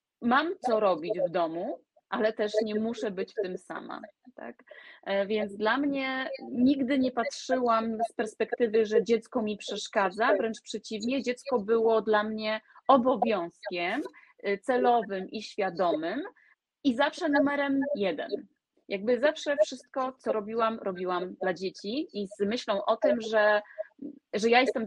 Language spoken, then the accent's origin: Polish; West Pomeranian Voivodeship, Poland; a pochodzę z małej miejscowości, ze wsi, to dokładnie z Pomorza, z okolic Białogardu